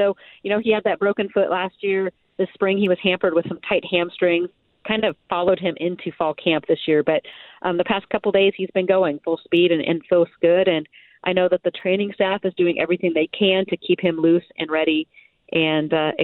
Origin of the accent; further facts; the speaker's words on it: Sherwood, United States; I'm from Sherwood, so everybody wants to see him succeed, local kid.